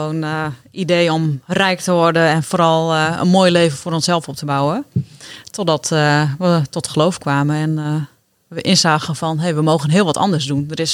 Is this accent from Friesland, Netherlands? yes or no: yes; Buitenpost, Friesland, Netherlands; we zijn dus opgegroeid in Buitenpost. Altijd bij elkaar op school gezeten.